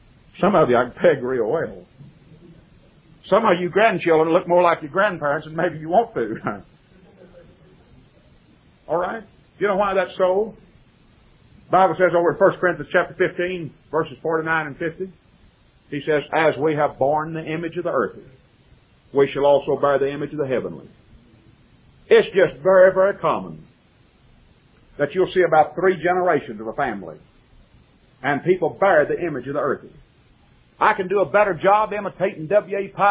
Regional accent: Graham, Texas, United States; My hometown flooded in 1978. I could take you to Graham, Texas right now and show you on buildings over there

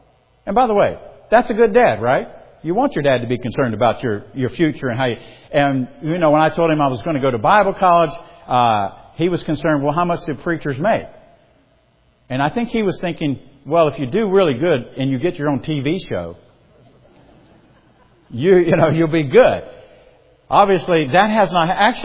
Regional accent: the South, United States; I'm from the South, so we're good at it.

